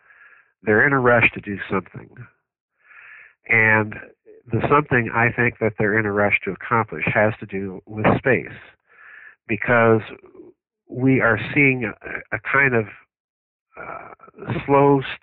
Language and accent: English; South Dakota, United States; I'm an outsider. You know, I'm a hack from South Dakota looking at all this.